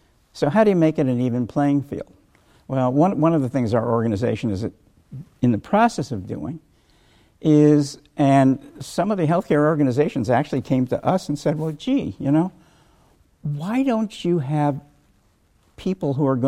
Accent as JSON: {"language": "English", "region": "Minnesota", "country": "United States", "said": "I'm from Minnesota"}